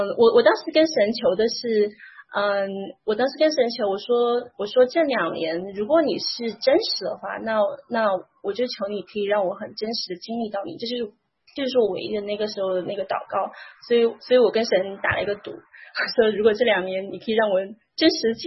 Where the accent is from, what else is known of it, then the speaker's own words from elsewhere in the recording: Chongqing, China; 我是在中国大陆生活，我的家乡是在重庆，